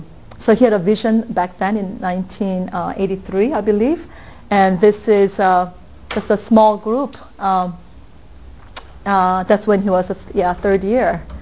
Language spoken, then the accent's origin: English; Philadelphia, Pennsylvania, United States; the Lord used our time growing up in Philadelphia area through a youth conferences.